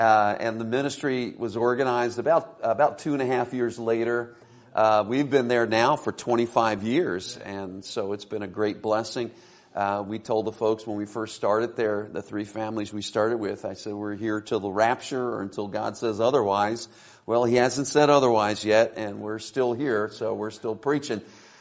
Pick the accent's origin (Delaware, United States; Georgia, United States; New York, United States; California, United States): Delaware, United States; My wife and I were both from the East Coast. We were born and raised in Delaware. Not too many folks know where Delaware is.